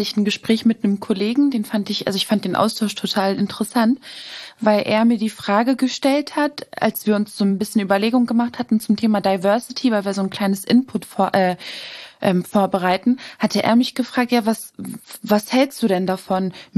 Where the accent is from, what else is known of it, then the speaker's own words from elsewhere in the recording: Germany; Ich bin in Deutschland groß geworden, ich bin in Deutschland sozialisiert. Für mich ist es total einfach, Deutsch zu sprechen.